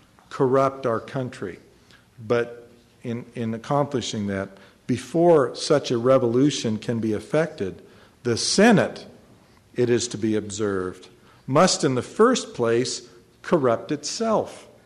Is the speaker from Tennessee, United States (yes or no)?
no; Idaho, United States; When I was growing up in Idaho, the reaction to that would be, my ass.